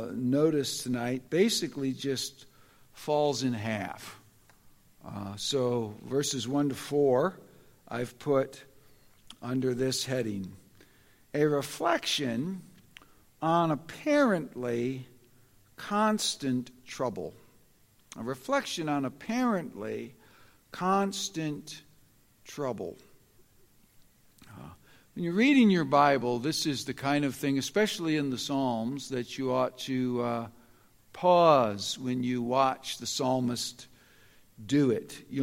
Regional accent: United States; as one American and as an experiencer of what Americans experience

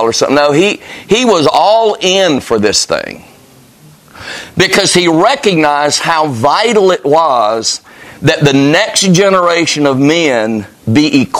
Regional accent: Carthage, North Carolina, United States; Back when I was a kid, and I grew up in North Carolina, by the way. Carthage was my hometown. I think the population now is still what it was when I grew up. So I'm a Southern boy. I'm a North Carolina boy.

